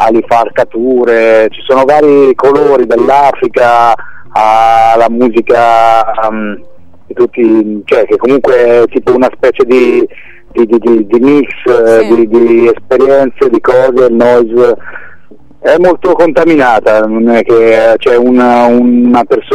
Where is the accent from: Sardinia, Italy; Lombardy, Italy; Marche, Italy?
Marche, Italy; Senigallia; E poi comunque io sono di Senigallia